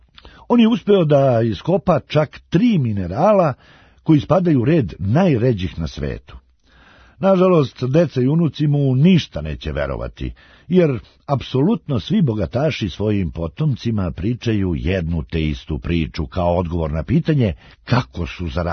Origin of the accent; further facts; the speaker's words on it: Serbia; kod nas u Srbiji je dobro poznato kako preko noći možeš da se obogatiš samo ako radiš ispod zemlje